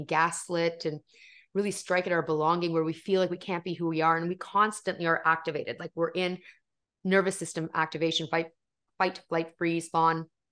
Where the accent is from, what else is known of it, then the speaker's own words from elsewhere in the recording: Canada; I'm Canadian, I live in Canada.